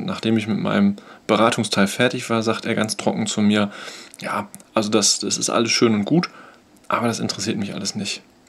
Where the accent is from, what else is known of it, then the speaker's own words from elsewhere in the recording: Bochum, North Rhine-Westphalia, Germany; bin 1982 hier in Bochum geboren, ein Kind des Ruhrgebiets, und fühle mich hier auch sehr wohl.